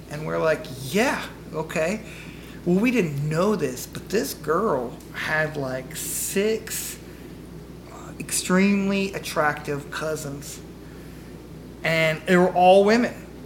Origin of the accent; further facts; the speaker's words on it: Memphis, Tennessee, United States; I am a Midwestern Memphis kid. Southern kid, I don't know.